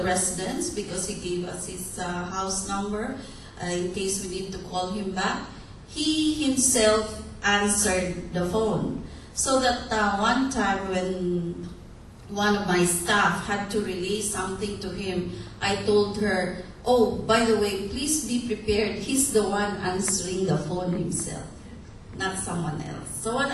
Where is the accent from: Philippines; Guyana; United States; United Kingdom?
Philippines; Negros Island Region; I was in the province, I'm from Negros